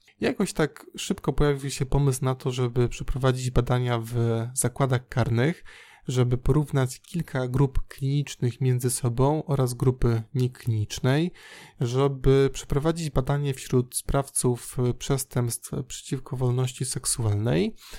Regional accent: southern Poland, Poland; Studiowałem w Krakowie, a pochodzę z innego mniejszego miasta, natomiast również na południu Polski.

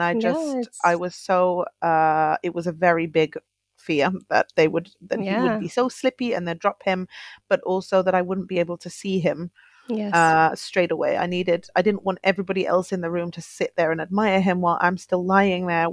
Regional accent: England, United Kingdom; now in Finland; every time I say I'm the English one, he is more Finnish than I am

